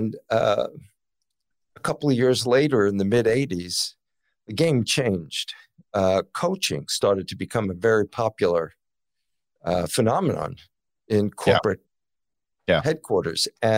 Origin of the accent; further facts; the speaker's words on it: New York City, New York, United States; Well, I grew up in New York, and New York City, actually.